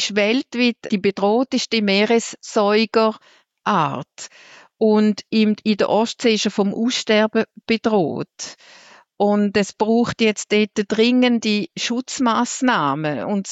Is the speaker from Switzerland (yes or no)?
yes; Switzerland; also es ist ja bei uns in der Schweiz auch so